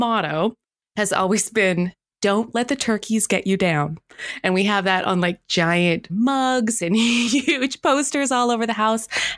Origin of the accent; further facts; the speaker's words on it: Canada; I'm a little Canadian. I am very Canadian.